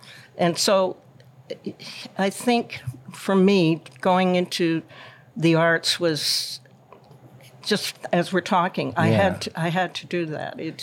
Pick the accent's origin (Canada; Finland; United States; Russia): Canada; Guelph, Ontario; No, well, I was from Guelph, which was a little town just outside of Toronto.